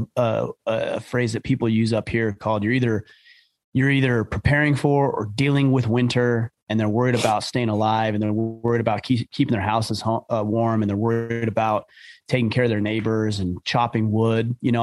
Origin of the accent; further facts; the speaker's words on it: Yorba Linda, California, United States; also born or lived in Anaheim; I grew up in Southern California too.